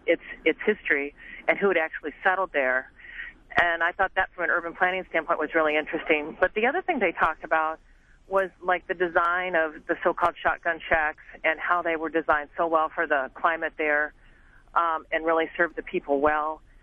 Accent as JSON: {"language": "English", "town": "Minneapolis", "region": "Minnesota", "country": "United States", "said": "I'm from Minneapolis"}